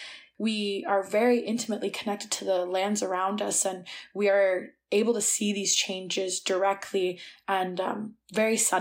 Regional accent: Six Nations of the Grand River, Ontario, Canada; I'm Cuba Wolf Clan from Six Nations of the Grand River, as you've said. And Six Nations is about an hour south of Toronto, southwest. We're the most populous community in the country with around 28,000 members.

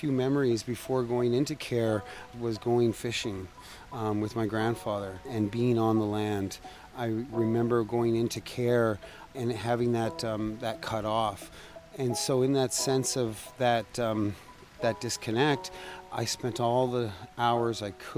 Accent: Toronto, Ontario, Canada; And so I was born and raised here in Toronto. And so my ancestors are Ojibwe, Blackfoot Cree, Scottish, Irish, Russian, British, and French.

